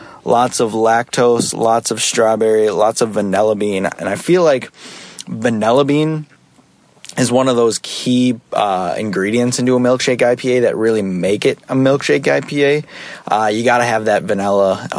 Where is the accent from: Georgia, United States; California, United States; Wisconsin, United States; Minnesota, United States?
Minnesota, United States; A little play on words there because I'm Mexican and Italian. Hey, I'm from the Minnesota area, so I don't know if you guys have any Minnesota reps yet